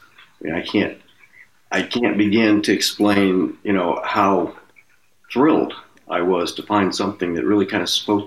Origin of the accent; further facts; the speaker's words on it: Oklahoma, United States; I'm American Indian by background. I'm Oklahoma, Cherokee, and Choctaw. And I sort of grew up seeing lots of different kinds of Indians.